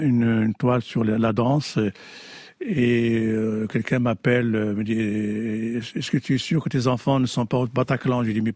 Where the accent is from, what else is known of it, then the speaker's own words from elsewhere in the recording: Fez, Fès-Meknès, Morocco; c'est son originalité qui m'a rappelé ma ville natale, Fès.